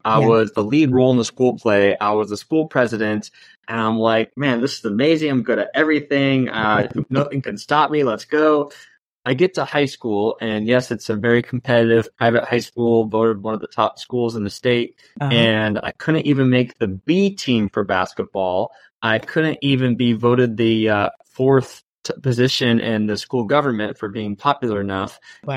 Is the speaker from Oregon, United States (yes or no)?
yes; Oregon, United States; now in New York, United States; And I hail from New York, originally from Oregon